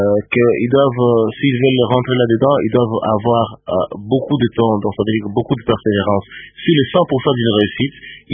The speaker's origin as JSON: {"language": "French", "town": "Kisangani", "region": "Tshopo", "country": "DR Congo", "tie": "born or raised there", "said": "je suis né, j'ai grandi à Kisangani."}